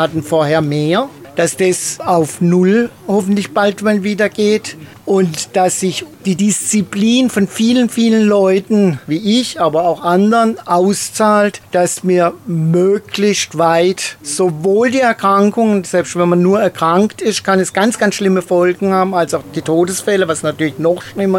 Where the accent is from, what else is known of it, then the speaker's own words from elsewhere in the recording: Konstanz, Baden-Württemberg, Germany; Ich bin relativ lange in Konstanz aufgewachsen.